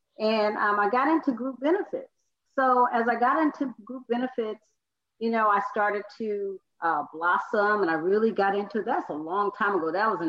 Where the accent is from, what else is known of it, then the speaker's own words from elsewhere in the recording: San Francisco, California, United States; I'm actually from San Francisco, though.